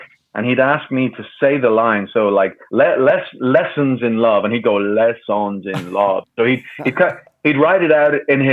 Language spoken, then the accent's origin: English; Ireland; because I'm from Ireland.